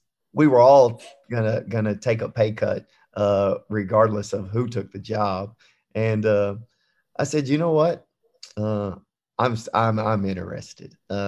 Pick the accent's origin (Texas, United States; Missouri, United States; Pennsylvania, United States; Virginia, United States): Texas, United States; Houston; We're both from Houston.